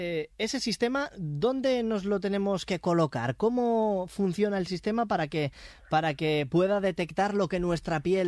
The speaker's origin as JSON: {"language": "Spanish", "region": "Castile and León", "country": "Spain", "said": "aparecen las médulas en el Bierzo, que es mi tierra"}